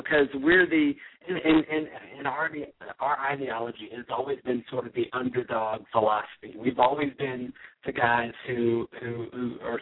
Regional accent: Tennessee, United States; I moved from Tennessee where Republicans got elected all the time in my home county to a place where, you know, every from top to bottom, they overwhelmingly elect Democrats.

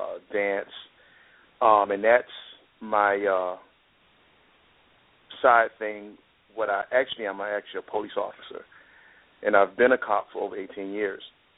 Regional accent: Miami, Florida, United States; I'm from Overtown. And, you know, I was born and raised in the ghetto, if you can say that, you know, in the hood.

